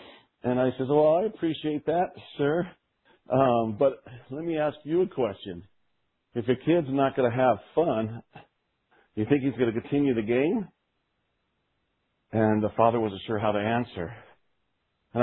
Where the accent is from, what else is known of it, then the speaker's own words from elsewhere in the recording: Colorado, United States; I grew up in Colorado and blessed to have a great family.